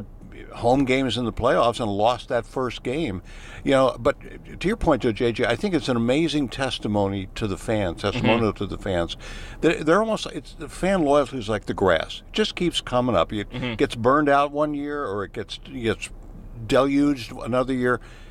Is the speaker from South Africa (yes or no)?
no; Pennsylvania, United States; I was from the East Coast around Philadelphia